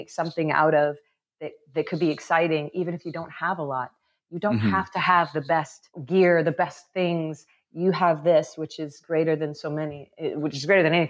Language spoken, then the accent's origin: English; Missouri, United States; As I said, growing up in Missouri, you don't really get to experience that a lot.